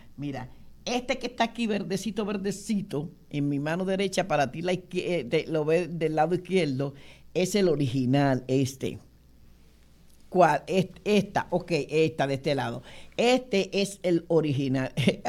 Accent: Dominican Republic; Como dominicana, todo dominicano que habla de este tipo de ajicito

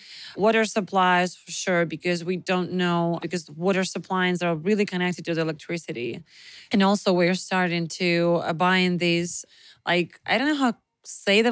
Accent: Ukraine; English is a second language; our capital, the city, Kyiv, has like enormous blackouts. And my hometown, we have a schedule

